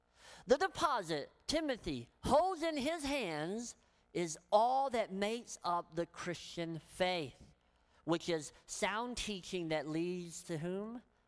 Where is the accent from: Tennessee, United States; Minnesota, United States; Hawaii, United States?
Tennessee, United States; I'm from Tennessee, so I do the best I can, okay?